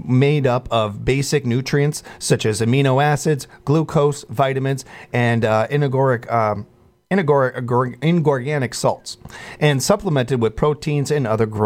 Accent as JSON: {"language": "English", "town": "Chicago", "region": "Illinois", "country": "United States", "tie": "born or raised there", "said": "where we grew up in Chicago, we had the United Nations."}